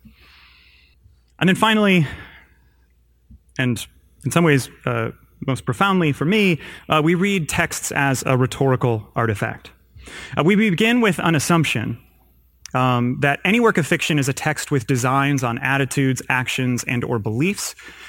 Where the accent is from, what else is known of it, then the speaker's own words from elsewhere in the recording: Midwest, United States; Not in California, of course. I'm from the Midwest, so I know what Christmas looks like.